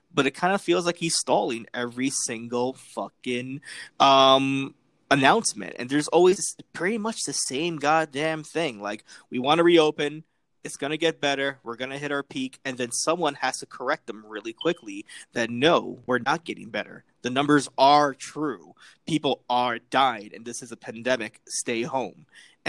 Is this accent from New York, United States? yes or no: yes; New York, United States; And I say this because I'm a New Yorker.